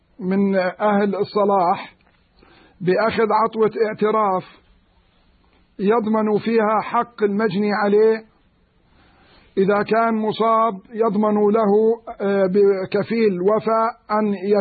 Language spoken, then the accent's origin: Arabic; Jordan; تميز بلدنا الأردن في إصلاح ذات البين من خلال العطوات العشائرية.